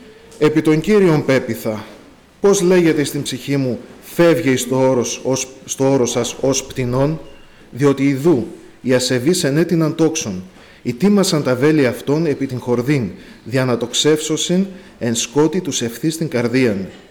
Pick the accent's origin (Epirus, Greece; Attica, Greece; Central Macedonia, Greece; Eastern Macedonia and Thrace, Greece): Epirus, Greece; Ioannina; από τα Γιάννενα.